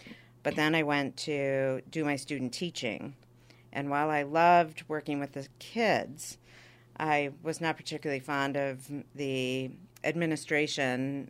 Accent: Wichita Falls, Texas, United States; also born or lived in Minneapolis, Minnesota; I was born in Minnesota, in Minneapolis. And while my father was a resident at the University of Minnesota Hospital, we left shortly after I was born and moved to Wichita, Texas, Wichita Falls, where I tell people I learned to walk and talk. So I'm a little bit Texan.

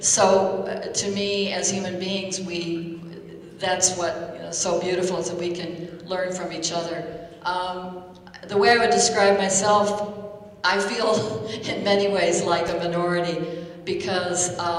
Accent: Lansing, Michigan, United States; Hi, everyone. … I'm from the Lansing community. I'm not associated with Michigan State University.

